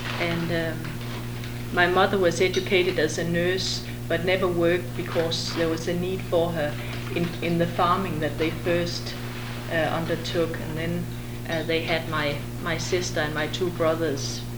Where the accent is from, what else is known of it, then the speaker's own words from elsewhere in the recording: Denmark; and I'll be talking about Denmark, my home country.